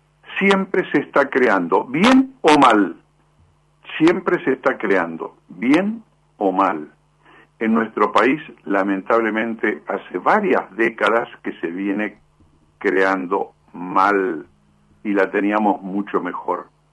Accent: Argentina; todos somos conscientes los argentinos de que las cosas no están andando bien

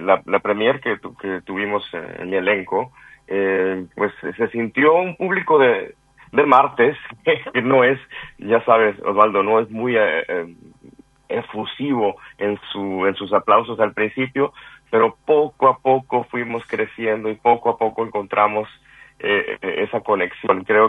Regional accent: Mexico; Siendo mexicano

